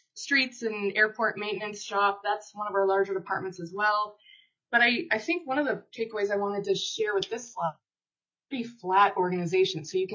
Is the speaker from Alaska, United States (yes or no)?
yes; Kenai, Alaska, United States; I was born and raised in Kenai, just down the street where Terry is sitting now.